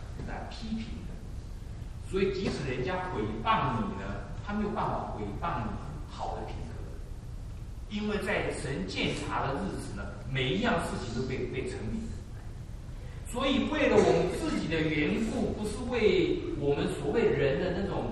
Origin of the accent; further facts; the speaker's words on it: Taiwan; 我在台湾成长，我们台湾有一句话，可能不只是台湾，就是狗眼看人低